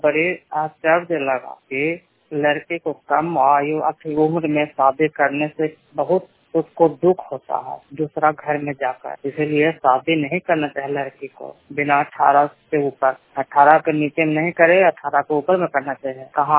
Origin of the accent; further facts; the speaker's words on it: Modli Chak, India; मैं मोदली चक के रहने वाली हूँ।